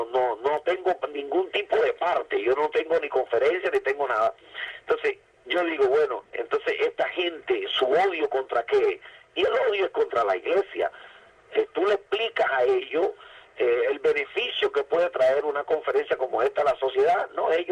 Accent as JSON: {"language": "Spanish", "country": "Cuba", "said": "para mí como cubano es vergonzoso ver que esto pase en mi nación."}